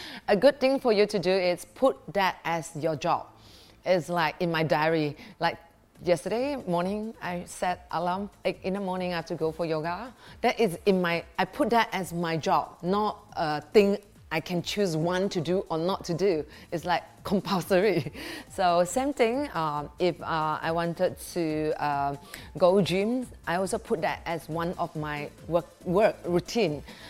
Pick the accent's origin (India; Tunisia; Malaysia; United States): Malaysia; That is the best part of being Malaysian